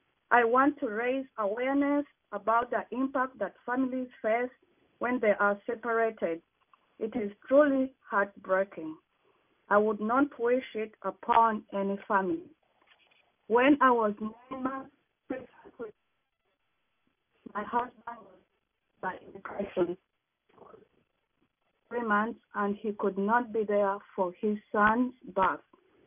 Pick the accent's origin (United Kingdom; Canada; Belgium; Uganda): Uganda; moved away as an adult; also born or lived in Boston, United States; now in United States; 11 years ago, I came to America from Uganda. I met my husband here, and we now live with our family right outside of Boston.